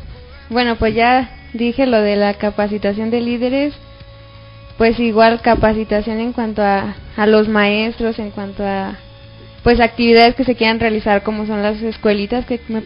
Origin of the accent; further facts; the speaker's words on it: Parral, Chihuahua, Mexico; Soy de Parral, Chihuahua, de la iglesia Maranata, donde se encuentra el hermano Carlos López pastoreando.